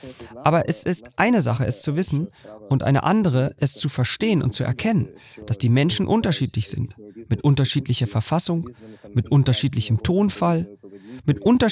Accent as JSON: {"language": "German", "region": "Mykolaiv Oblast", "country": "Ukraine", "tie": "born or raised there", "also_born_or_lived": "Odesa", "said": "Ich wurde in Odessa geboren. Dann bin ich in der Region Mykolaiv zur Schule gegangen und danach nach Odessa zurückgekehrt, um an der Universität zu studieren."}